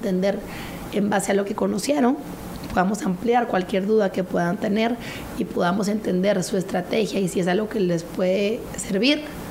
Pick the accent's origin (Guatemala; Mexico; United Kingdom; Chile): Guatemala; como guatemalteca Y segundo, que todo como exalumna de la Marroquín